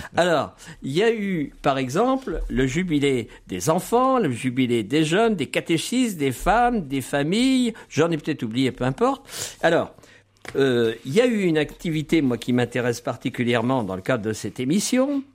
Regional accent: France; chez nous en France, c'est toujours un problème

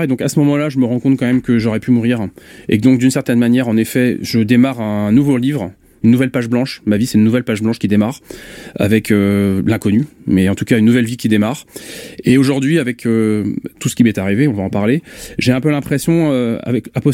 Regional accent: Pays de la Loire, France; now in Vannes, France; j'ai passé donc 24 heures dans le Maine-et-Loire, là où j'ai grandi et où mes parents avaient encore leur maison à cette époque-là

